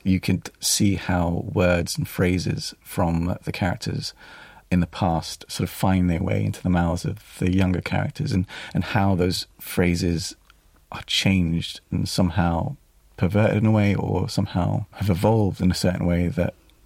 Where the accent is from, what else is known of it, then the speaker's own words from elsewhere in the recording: London, United Kingdom; that jumping from one voice quite quickly to another is how I experienced growing up in London.